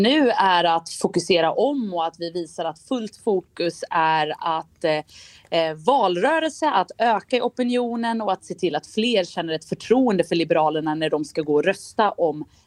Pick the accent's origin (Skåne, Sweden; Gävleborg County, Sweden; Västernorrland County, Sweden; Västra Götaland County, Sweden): Västra Götaland County, Sweden; Gothenburg; Jag tror att det är de grejerna som jag som göteborgare tar med mig också in i mitt uppdrag som partisekreterare.